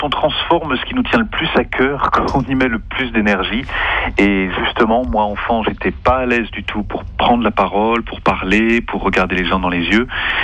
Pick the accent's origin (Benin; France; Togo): France; Non, je suis français.